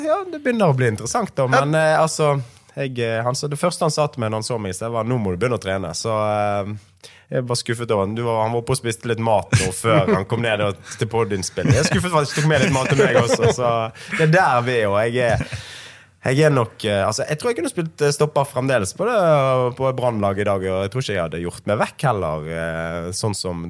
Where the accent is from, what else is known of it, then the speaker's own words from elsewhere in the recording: Bergen, Vestland, Norway; som bergenser, som den vokste opp på Møllpris, bukorpsgutt